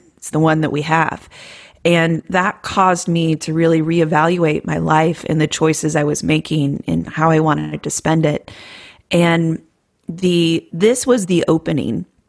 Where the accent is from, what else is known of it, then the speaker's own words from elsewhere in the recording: Iowa, United States; So I flew back to Cedar Rapids. I'm from Iowa.